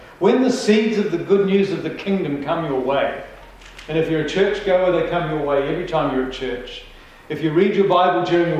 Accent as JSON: {"language": "English", "country": "New Zealand", "said": "I know when I first came to Christ, I was a defector from New Zealand pagan society."}